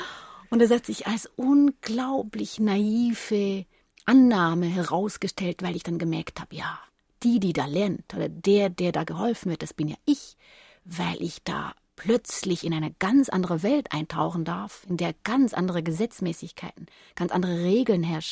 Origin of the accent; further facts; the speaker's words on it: Switzerland; als Schweizerin